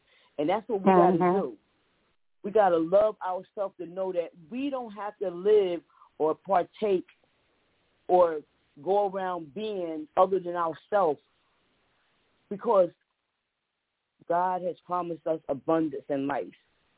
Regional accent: Paterson, New Jersey, United States; It'd be like, yeah, I grew up in Patterson, but I live whatever. And I'm like, it's so sad that if you grew up in Patterson, why would you be ashamed of the place that you grew up in? You know what I mean? Like, I've been in Patterson my whole life.

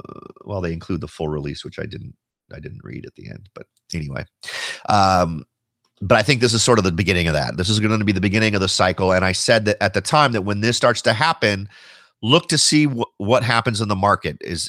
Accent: Cupertino, California, United States; I grew up in the Cupertino, Saratoga area and went to Lynbrook High School over in that part of town, which is officially in West San Jose.

